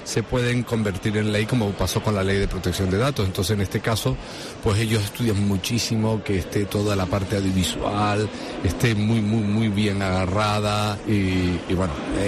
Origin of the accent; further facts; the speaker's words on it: Canary Islands, Spain; estoy doblemente feliz, no solo por formar parte de la organización, sino también como Gran Canario, ¿no? De que esta conferencia internacional haya caído en Gran Canaria.